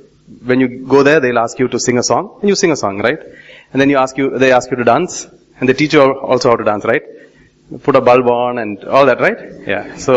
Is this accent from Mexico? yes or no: no; Tiruvalla, Kerala, India; Okay, I grew up in Tiruvalla as the son of a preacher.